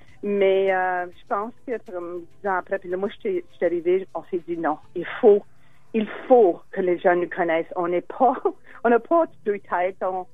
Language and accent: French; North Bay, Ontario, Canada; moi, je viens de North Bay, qui a une plus grande population francophone.